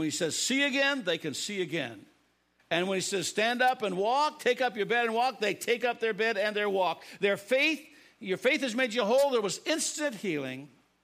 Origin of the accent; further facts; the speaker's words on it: Illinois, United States; I grew up in Illinois, and I know the Great Lakes was up in Chicago. We were about 40 miles south, and I really didn't know a lot about the Navy.